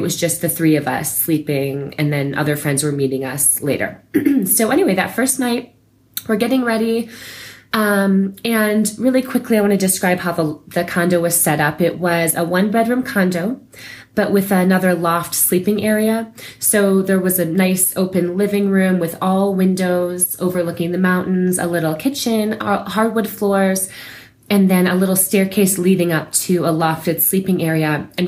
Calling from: Santa Fe, New Mexico, United States; I'm calling from Santa Fe, New Mexico.

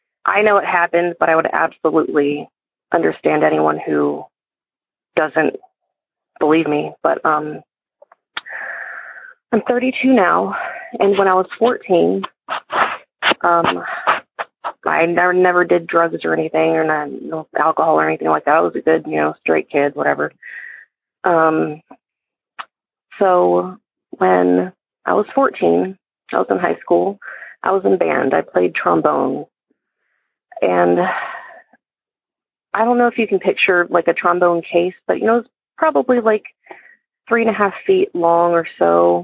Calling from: Georgia, United States; I'm calling from Georgia.

